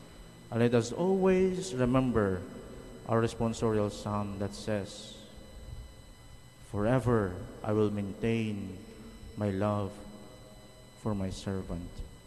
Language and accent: English; Caraga, Philippines; I am from Dinagat Islands, and my father was a farmer, and we used to farm rice.